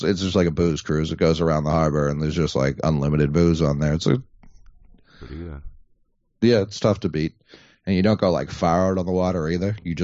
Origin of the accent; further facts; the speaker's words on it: Boston, Massachusetts, United States; I don't hate what Philly has, but I guess growing up in Boston, each of the three feels so unique to themselves.